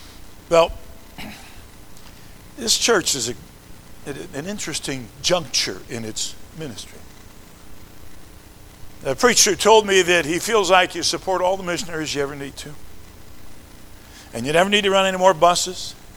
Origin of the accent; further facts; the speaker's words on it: South Carolina, United States; born there; See, I was born in South Carolina. I know that y'all is not singular, y'all is plural.